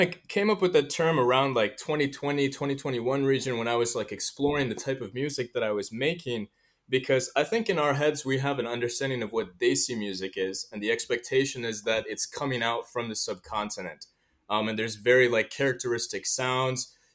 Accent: Cleveland, Ohio, United States; also born or lived in Kolkata, India; so I'm originally from the Bengal region, so my family's from Kolkata, and I was born nearby there. And then we immigrated to the U.S. when I was younger. And so I was raised in Cleveland, and so that's why I refer to myself as Bengali-American.

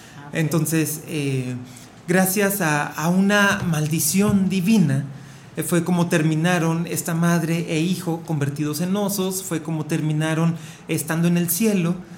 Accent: Monterrey, Nuevo León, Mexico; now in Querétaro, Mexico; pues yo soy de Monterrey, y entonces tal vez de Monterrey hacia acá, hacia Querétaro

